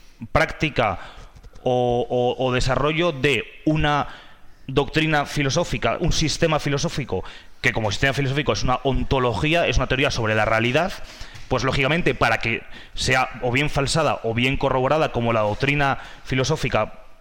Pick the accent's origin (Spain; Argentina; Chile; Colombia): Spain; Soy español, esta es la tierra de los lazarillos, los rinconetes y cortadillos.